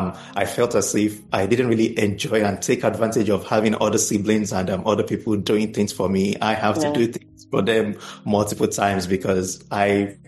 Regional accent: Ibadan, Oyo, Nigeria; I was born in Ibadan. So I was born in Ibadan, and I grew up in Ibadan, even though my parents are from Ogun State.

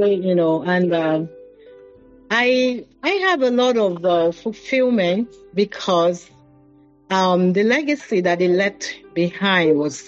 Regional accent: Lagos, Nigeria; So we were born and raised in Lagos. And everything I really did, you know, until I had to travel out was in Lagos, until I had to go for my service outside Lagos.

